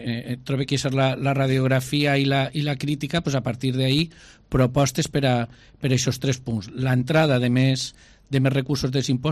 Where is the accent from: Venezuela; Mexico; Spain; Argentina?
Spain; Alicante, Valencian Community; born there; Acudir a Alicante, que he estado este fin de semana, es mi tierra de nacimiento